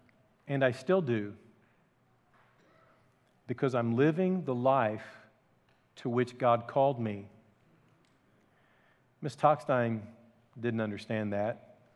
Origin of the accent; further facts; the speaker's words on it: Illinois, United States; maybe one day I would be a leading politician in my home state of Illinois.